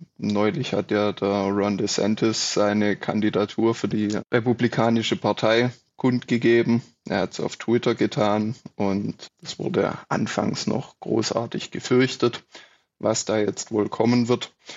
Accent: Pforzheim, Baden-Württemberg, Germany; Ich komme aus Pforzheim, arbeite hier auch an der lokalen Hochschule

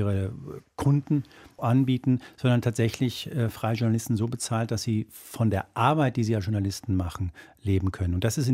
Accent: Spain; German is a second language; seit neuestem auch aus meinem Heimatland Spanien

